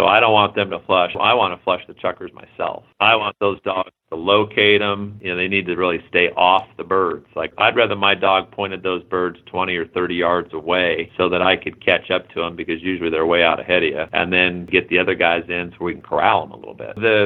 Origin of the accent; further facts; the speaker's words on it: Ontario, Oregon, United States; because I grew up in Ontario, that's predominantly where I hunt.